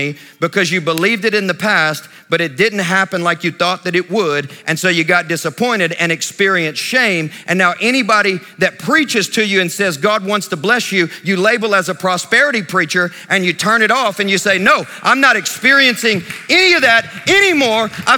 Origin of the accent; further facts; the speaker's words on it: Sacramento, Kentucky, United States; I am from Sacramento, Kentucky, all right? That's where I grew up. There ain't nothing there but corn and tobacco, and that's it.